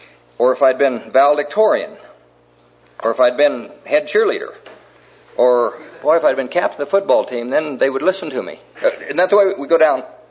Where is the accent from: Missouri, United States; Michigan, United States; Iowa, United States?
Iowa, United States; Knoxville; I was raised in Knoxville, Iowa